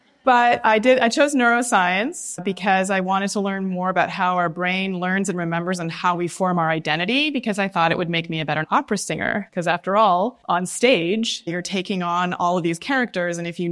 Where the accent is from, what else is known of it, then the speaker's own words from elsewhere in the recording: Canada; I grew up in Canada as a child of immigrants.